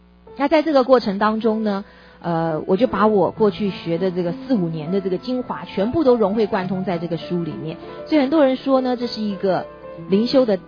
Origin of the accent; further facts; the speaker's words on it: Taiwan; now in United States; 那比方说吧，我们从台湾来的我喜欢吃欧阿米耍，对不对？我到了美国之后就很想念欧阿米耍